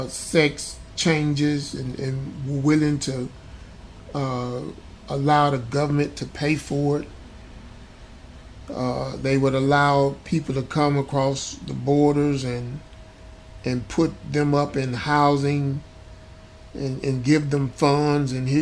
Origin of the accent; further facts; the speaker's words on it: United States; It's just like me again saying I'm American.